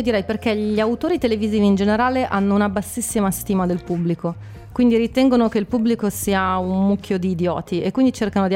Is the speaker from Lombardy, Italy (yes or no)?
yes; Milan, Lombardy, Italy; io sono di Milano